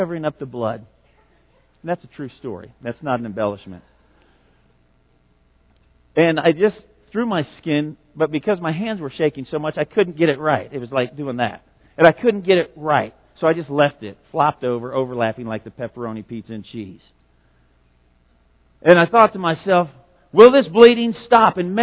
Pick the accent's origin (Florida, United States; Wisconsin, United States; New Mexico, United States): New Mexico, United States; Albuquerque; When I was a teenager, we grew up in Albuquerque, New Mexico